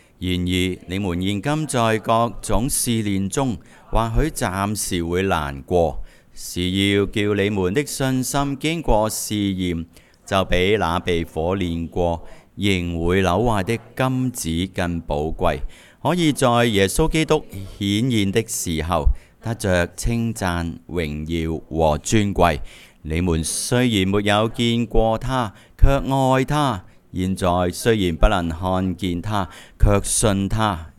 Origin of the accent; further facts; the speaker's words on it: China; 我哋中国人咧过年过节，我就记得新年咧细个咧，总有一碟餸就系鸡嚟嘅